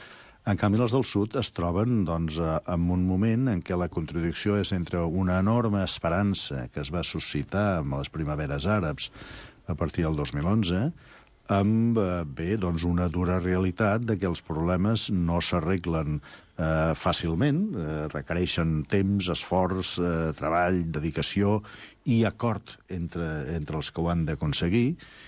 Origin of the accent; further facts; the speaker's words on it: Tarragona, Catalonia, Spain; also born or lived in Valls; perquè bueno, som de Tarragona i de Valls